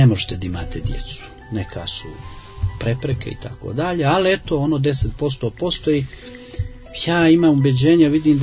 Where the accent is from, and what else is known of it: Montenegro